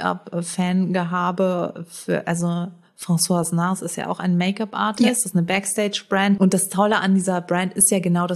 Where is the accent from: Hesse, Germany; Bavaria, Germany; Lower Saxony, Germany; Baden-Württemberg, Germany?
Hesse, Germany; Frankfurt; hätte ich komme aus Frankfurt, die Zigaretten rausgeholt